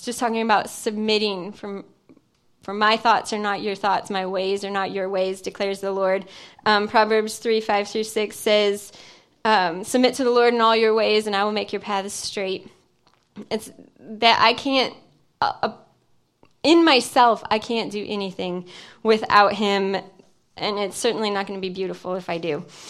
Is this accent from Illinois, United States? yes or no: yes; Illinois, United States; And John and I aren't from Florida. We're from Illinois, and we look at Florida as our other nation.